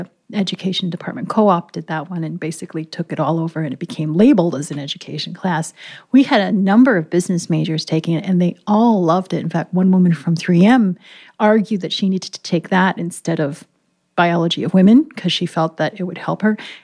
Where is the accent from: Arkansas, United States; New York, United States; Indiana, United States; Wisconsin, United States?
Indiana, United States; Yeah. I grew up in Indiana.